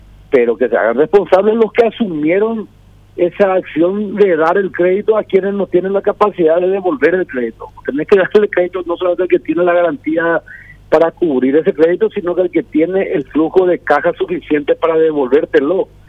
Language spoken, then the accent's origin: Spanish; Paraguay; somos todos los paraguayos los que vamos a pagarle sus cuentas